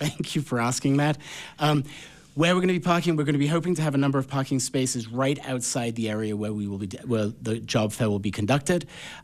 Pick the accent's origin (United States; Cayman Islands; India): Cayman Islands; also born or lived in Bahamas / England; I was born in the Bahamas, of all places, and then before I was one, I moved to the Cayman Islands. And I think that's probably where hospitality dug its fingers into me.